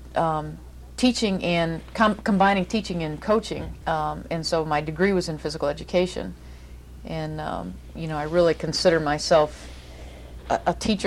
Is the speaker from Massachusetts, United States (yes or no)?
no; Grand Rapids, Michigan, United States; Grew up in the west side of the state in Grand Rapids, Michigan, and went to Grand Rapids Christian there, and then to Calvin College.